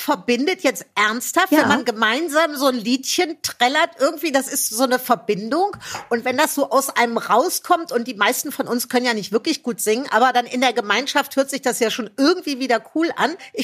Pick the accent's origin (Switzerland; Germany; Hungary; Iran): Germany; Rhineland; Ich bin ja ein Rheinländer. Ich glaube, wir kommen schon ein bisschen singend auf die Welt.